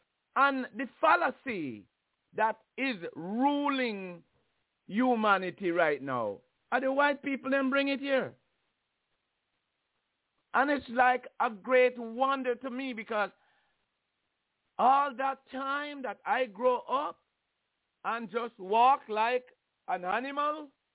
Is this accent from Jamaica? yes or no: yes; Jamaica; And I grew up in Jamaica around my own kind of people, right?